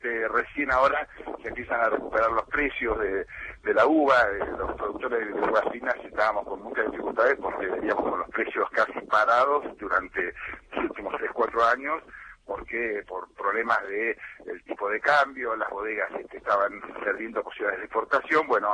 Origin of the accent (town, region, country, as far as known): Argentina